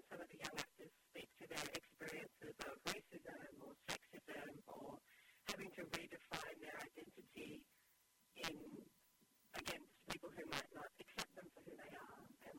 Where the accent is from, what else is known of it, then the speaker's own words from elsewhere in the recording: Newcastle, North East England, United Kingdom; moved away as an adult; I grew up in Newcastle, and I left home at 18